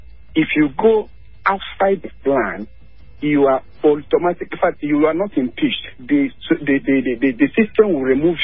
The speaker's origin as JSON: {"language": "English", "region": "Kaduna State", "country": "Nigeria", "tie": "born or raised there", "said": "I grew up in Kaduna State. Growing up in Kaduna State, we didn't know who was a Christian, we didn't know who was a Muslim. We celebrate Christmas, we celebrate Salah together. The place I grew up as a Catholic then, as a young Catholic"}